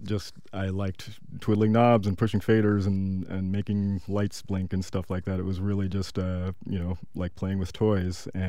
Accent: Anchorage, Alaska, United States; Well, I started working in radio where I grew up in Anchorage, Alaska.

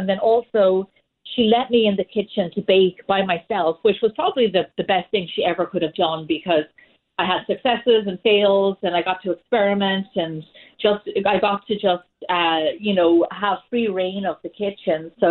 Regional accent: Ireland; I'm from Ireland, like you mentioned. I grew up in a large Irish Catholic family

